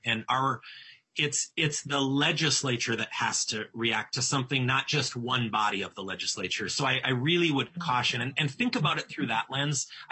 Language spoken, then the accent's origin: English; Minnesota, United States; as a Republican and as a Minnesotan, I want to be part of that process.